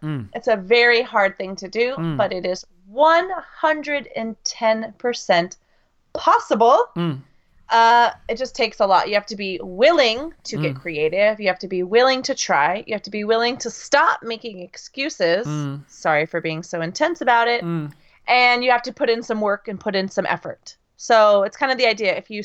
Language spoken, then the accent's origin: English; United States; I'm the other half, and I'm from the United States.